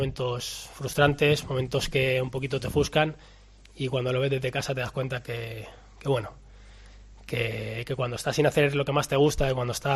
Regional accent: Valladolid, Castile and León, Spain; a un club que, siendo de aquí, conoces, has venido a jugar mil veces

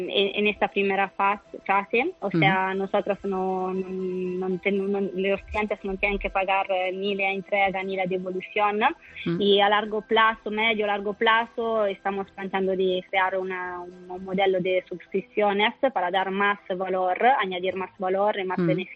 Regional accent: Italy; Spanish is a second language; now in Barcelona, Spain; Trabajamos aquí en Barcelona. Yo soy italiana, como podéis notar.

